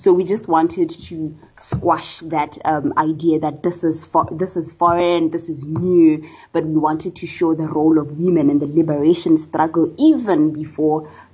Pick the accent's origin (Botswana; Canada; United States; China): Botswana; The dialect, I'm from Botswana and Bonso is from South Africa. So share Setswana as a language, but it's quite different.